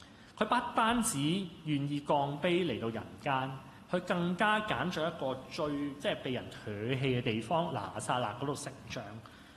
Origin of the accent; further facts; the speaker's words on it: China; 我哋中国人文化咧就会想